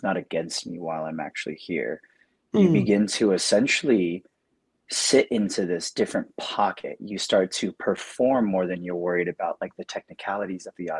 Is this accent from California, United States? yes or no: no; Layton, Utah, United States; I come from Layton, Utah. Grew up a military brat, so ended up setting roots in Utah as a teenager, and that's where I started actually as a dancer.